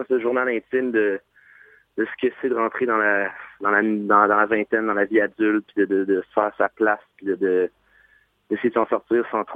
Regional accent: Montreal, Quebec, Canada; je suis un Montréalais, québécois, canadien

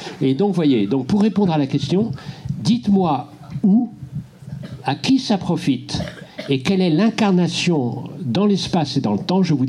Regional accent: Brittany, France; Alors, chez moi en Bretagne, il n'y a pas de nappe phréatique.

